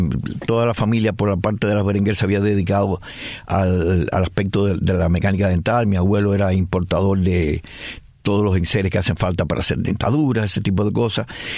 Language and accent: Spanish; Santiago de Cuba, Cuba; Nos criamos en Santiago de Cuba. Yo estudié toda mi primaria en el colegio jesuita, el colegio de Dolores.